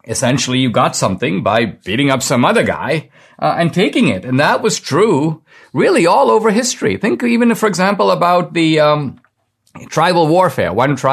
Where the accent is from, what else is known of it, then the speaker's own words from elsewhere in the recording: United States; I have a right to this simply by virtue of the fact that I'm here and I'm an American.